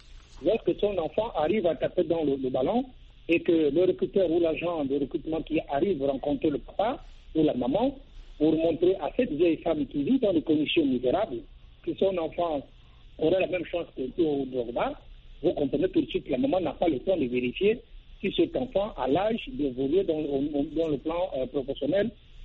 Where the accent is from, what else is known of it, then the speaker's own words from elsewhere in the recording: Gabon; même nous-mêmes chez nous au Gabon, on en a pleuré beaucoup de footballeurs sur le terrain.